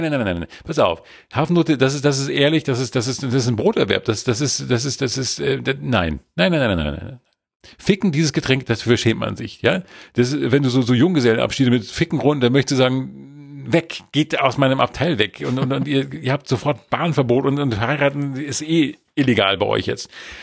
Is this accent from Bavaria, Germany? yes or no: yes; Bavaria, Germany; Ich bin eine Bayerin. Servus, miteinander.